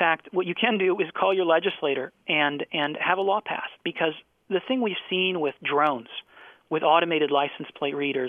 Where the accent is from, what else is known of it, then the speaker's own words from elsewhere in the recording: Lima, Peru; now in United States; I grew up in Lima, Peru.